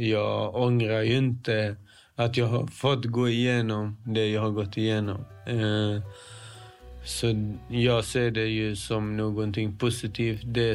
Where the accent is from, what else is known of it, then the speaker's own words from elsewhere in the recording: Växjö, Kronoberg County, Sweden; also born or lived in Helsingborg; Jag växte upp i Växjö. Flyttade till Helsingborg när jag var 12 år gammal.